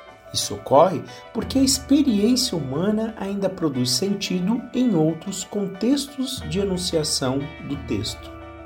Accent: Curitiba, Paraná, Brazil; born there; Nasci em Curitiba, mas frequento o litoral desde bebê.

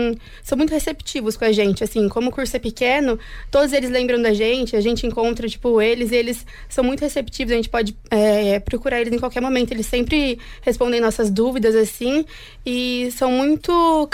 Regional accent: Londrina, Paraná, Brazil; a minha preferência era cursar e fazer aqui em Londrina mesmo, né? Como é minha cidade natal, eu não queria sair daqui.

